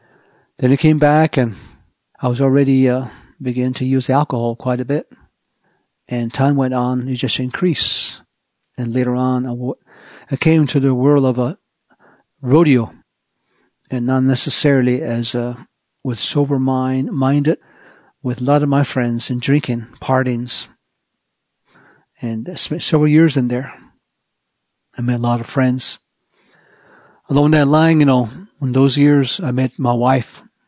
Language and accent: English; Church Rock, New Mexico, United States; also born or lived in Tohatchee; As my early remember going back, I grew up in Church Rock and at the Standing Rock.